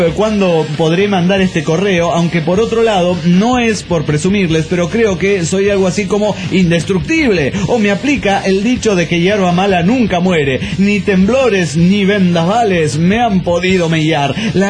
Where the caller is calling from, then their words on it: Caracas, Capital District, Venezuela; de Caracas, Venezuela.